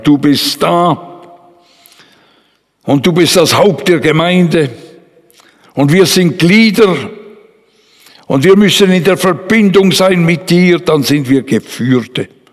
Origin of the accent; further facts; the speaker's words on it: Bern, Switzerland; wie ich als Berner Freunde plötzlich da als Prediger, und das war meine erste Stelle, vollamtlich in Paris landete.